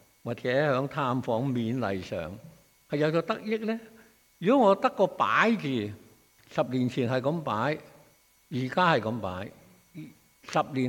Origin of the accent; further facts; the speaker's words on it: China; 我哋中國人話啊，悠然自得